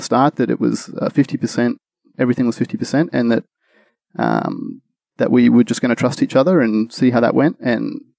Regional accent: Australia; I'm an Aussie.

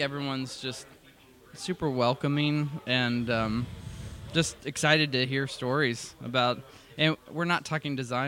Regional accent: Lawrence, Kansas, United States; I'm from Lawrence, Kansas, just outside of Kansas City. So, I claim Kansas City a lot, too, because it's more known than Lawrence.

